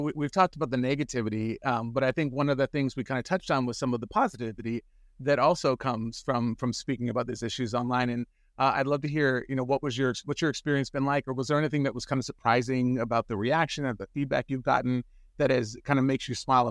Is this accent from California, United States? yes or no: yes; San Francisco, California, United States; I was this deeply religious boy, and I grew up in San Francisco.